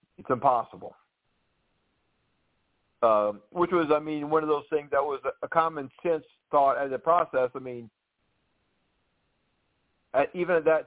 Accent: Louisiana, United States; And in this case, my home state, Louisiana, passed a law requiring black and white residents to ride separate but equal train cars.

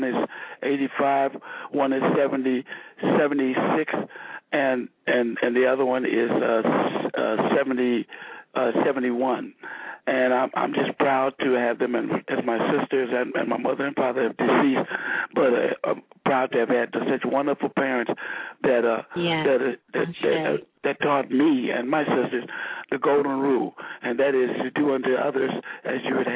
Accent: Los Angeles, California, United States; Growing up in Los Angeles was really a wonderful experience for me.

